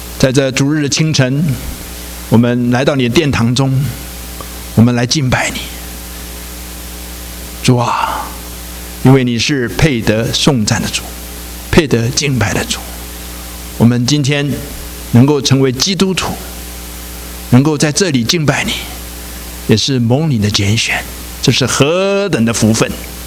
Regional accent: China; 那么我们中国人因为有两个年哈

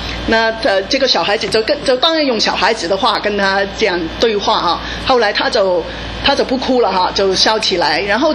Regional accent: Hong Kong; moved away as an adult; now in United States; 我是从香港来这边念书，我先生是移民从台湾来美国跟他的家人，所以我们都算是在这边他是在这边念高中，我是在这边开始念大学，可是我们是在 Berkeley 读

